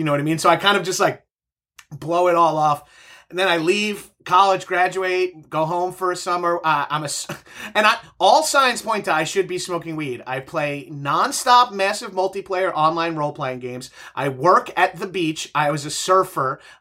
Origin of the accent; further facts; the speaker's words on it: Long Island, New York, United States; Now I'm from Long Island. Yeah, exactly. Yeah. Where people aspire to be cops and can't do it.